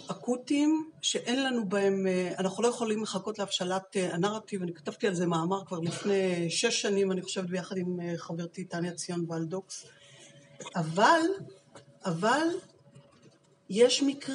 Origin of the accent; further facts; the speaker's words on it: Bnei Brak, Tel Aviv District, Israel; אני בתור ילדה בבני ברק גדלתי, כל שנות ילדותי ונערותי עברו עליה בבני ברק